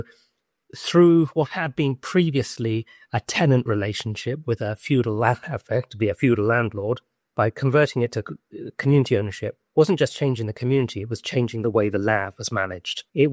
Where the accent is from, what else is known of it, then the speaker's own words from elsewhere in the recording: London, United Kingdom; moved away as an adult; now in Wales; I'm a Londoner. I was born in London. I've moved to Wales 23 years ago, so I've been here a long time.